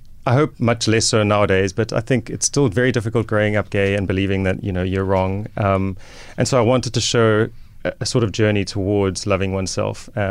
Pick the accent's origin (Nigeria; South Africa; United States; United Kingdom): South Africa; as a South African